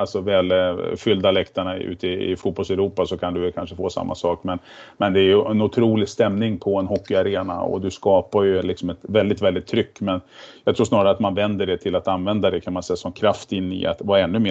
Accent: Järna, Stockholm County, Sweden; Jag är ju född och uppvuxen ute i Järna

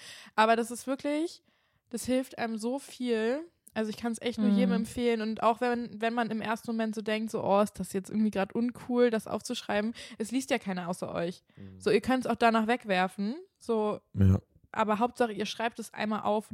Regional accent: Kiel, Schleswig-Holstein, Germany; Also ich komme ja auch aus Kiel und also ich meine, Kiel ist kein Dorf, aber jetzt halt auch keine große Stadt.

